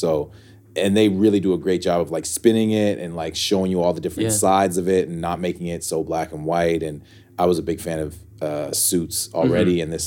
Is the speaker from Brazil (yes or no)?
no; Canada; I'm from Canada